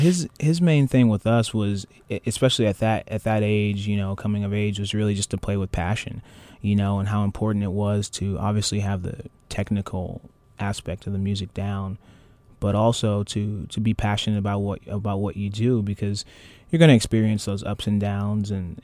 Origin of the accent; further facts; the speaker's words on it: Pittsburg, California, United States; I'm from the East Bay originally. Actually, grew up in Pittsburgh, California. Went to grade school and high school there.